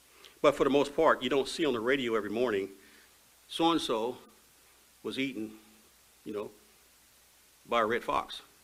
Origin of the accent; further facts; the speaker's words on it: Indiana, United States; You know, I grew up in Indiana. Indiana is, of course, the farming belt of the Midwest.